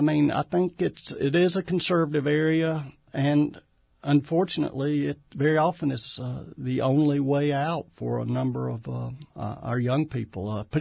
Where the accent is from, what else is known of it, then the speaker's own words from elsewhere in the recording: Appalachia, United States; particularly maybe because I come from the Appalachian region where I see today so many of our young people are the ones who end up doing the fighting over there.